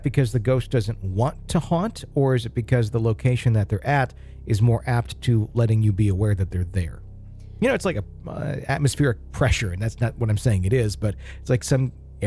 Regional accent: Cape Town, Western Cape, South Africa; I'm from Cape Town, South Africa.

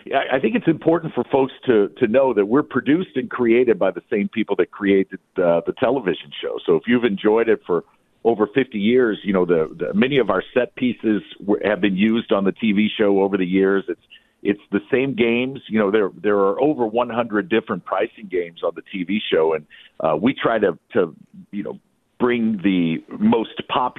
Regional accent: St. Louis, Missouri, United States; I grew up in St. Louis, and Bob was a big Cardinals fan, and you know, the city of St. Louis meant a lot to him and his late wife.

